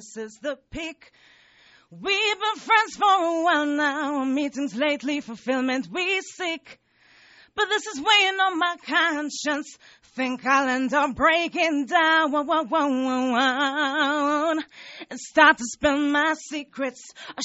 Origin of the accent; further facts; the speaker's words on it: Guyana; I was born and raised in Guyana.